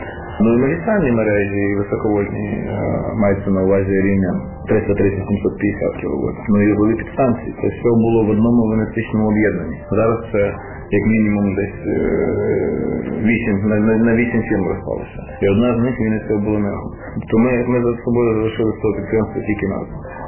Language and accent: Ukrainian; Kalynivka, Vinnytsia Oblast, Ukraine; born there; Народився я, згідно паспортних даних, в місті Вінниці, а в дійсності в місті, на той час це було СМТ Калині.